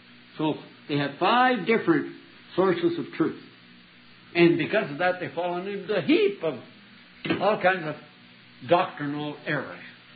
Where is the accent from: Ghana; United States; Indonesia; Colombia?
Colombia; I was raised in Colombia, and I tell you, we were persecuted by the Catholic Church.